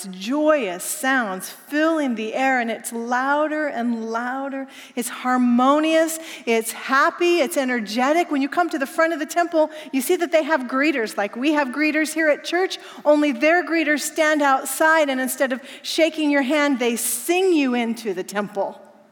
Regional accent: Pacific Northwest, United States; That's what I was raised on up in the Pacific Northwest.

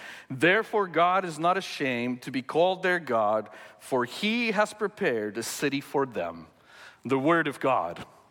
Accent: South Africa; 18 years old, a couple of days before my not graduation, because growing up in South Africa, we did not have graduations in high school.

